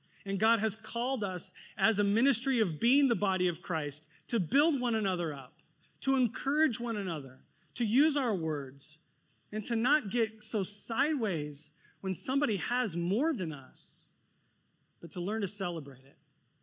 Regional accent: United States; moved away; learning to become a local in this culture, you know, 6 years in. But because my mindset is so different as an American

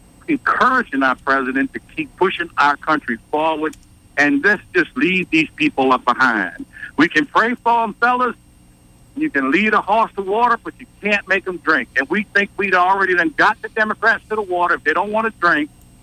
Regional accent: the South, United States; I'm from the South, and that's where my heart is at.

